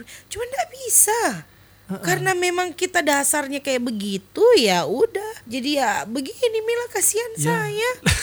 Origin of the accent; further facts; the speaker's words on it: Jeneponto, South Sulawesi, Indonesia; saya itu sebenarnya orang Jene Ponto asli, orang Tolo, Kelara, Rumbia, itu semua keluarga saya di situ semua.